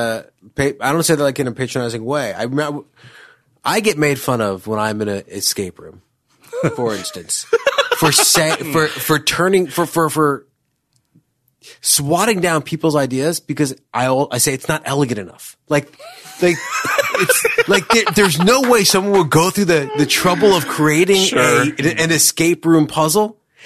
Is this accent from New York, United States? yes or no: yes; Chappaqua, New York, United States; I'm from Chappaqua.